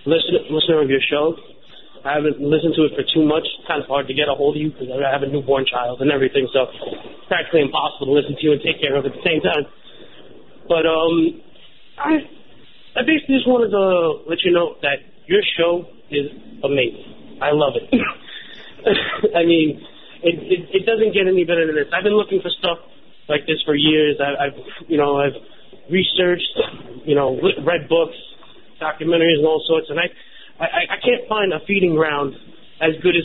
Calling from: Staten Island, New York, United States; I'm calling from Staten Island.

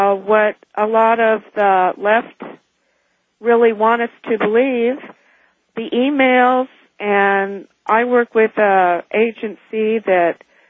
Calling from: Lincoln, Nebraska, United States; I'm from Lincoln, Nebraska.

